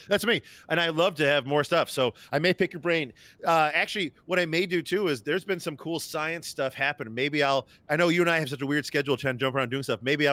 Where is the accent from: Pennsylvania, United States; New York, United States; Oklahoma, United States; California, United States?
New York, United States; So but I'm from New York, so I swear constantly.